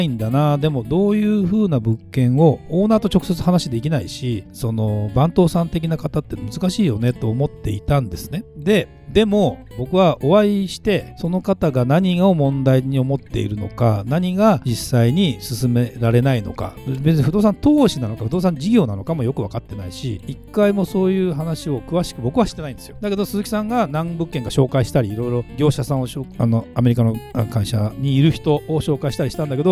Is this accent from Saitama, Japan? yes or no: yes; Saitama, Japan; 私の地元の埼玉で